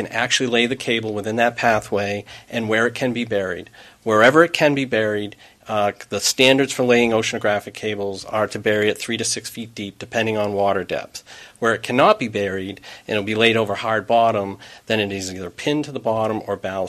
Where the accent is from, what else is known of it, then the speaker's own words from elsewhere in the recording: Hampden, Maine, United States; I work for the University of Maine. I'm from Hamden, Maine.